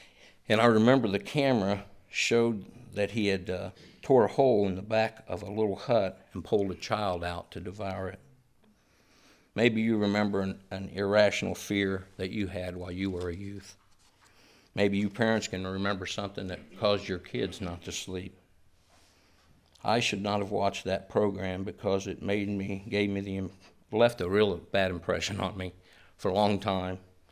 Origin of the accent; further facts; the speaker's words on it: Indiana, United States; Since I grew up in the Midwest, the lion would have to eat its way up from Florida to Indiana.